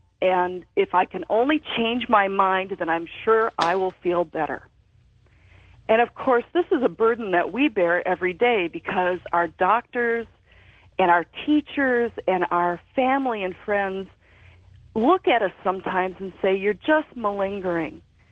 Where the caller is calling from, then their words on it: Oregon, United States; Hi, George. … I'm calling from Oregon.